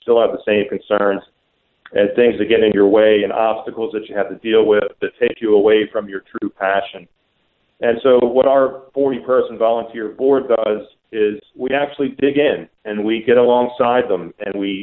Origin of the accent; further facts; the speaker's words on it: Towson, Maryland, United States; Yes, I'm very privileged to be from Smaltimore, so to speak. Born and raised in Towson.